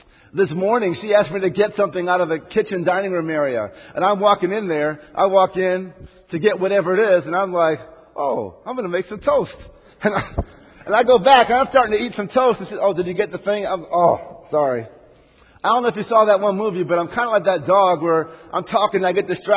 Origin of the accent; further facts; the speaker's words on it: Minnesota, United States; And yeah, I'm from Minnesota, and just to let you know a few things about myself